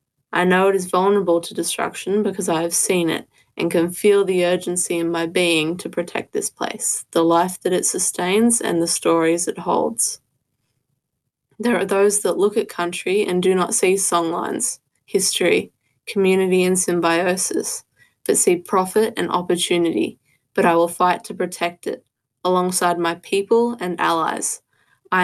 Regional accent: Sydney, New South Wales, Australia; born or raised there; now in Tamworth, Australia

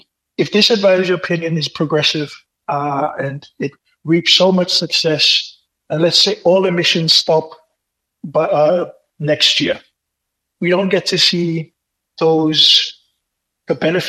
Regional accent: Tonga; Because, like, I'm born and raised in Tonga.

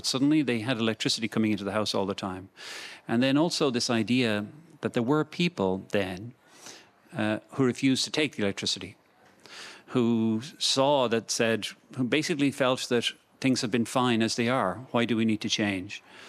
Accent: Dublin, Leinster, Ireland; moved away as an adult; also born or lived in County Clare; And so while I was born in Dublin in 1958 and grew up with no concept that anybody could ever have not have had electricity

